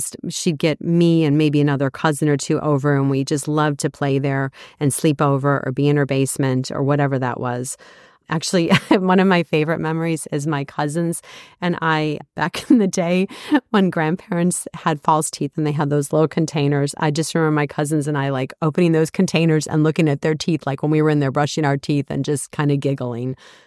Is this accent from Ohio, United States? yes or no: yes; Cleveland, Ohio, United States; now in Wisconsin, United States; We are originally from Cleveland, Ohio, both of us, and then we moved to Wisconsin when Doug took a job up here.